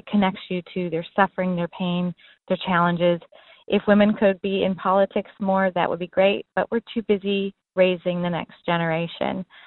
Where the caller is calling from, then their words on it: Birmingham, Alabama, United States; I'm calling from Birmingham, Alabama. I was raised by a single mom.